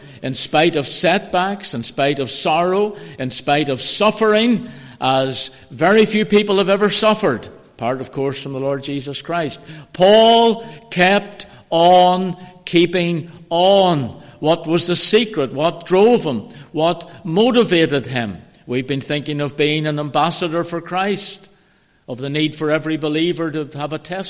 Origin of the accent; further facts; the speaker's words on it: Belfast, Northern Ireland, United Kingdom; I said, I come from East Belfast.